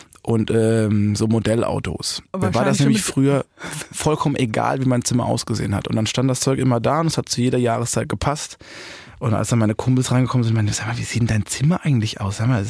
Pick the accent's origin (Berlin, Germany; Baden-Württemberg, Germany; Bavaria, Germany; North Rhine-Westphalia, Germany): Baden-Württemberg, Germany; Ich komme ja aus Baden und mich hat einfach niemand verstanden über der Grenze von Frankfurt.